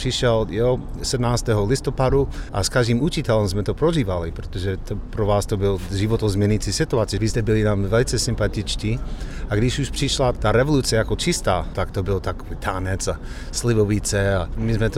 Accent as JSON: {"language": "Czech", "region": "Pennsylvania", "country": "United States", "tie": "born or raised there", "second_language": "Czech", "moved": "as an adult", "said": "pocházím z Pensylvánie, z malého městečka. Do 18 jsem bydlel doma na farmě s našima, mám 6 sourozenců."}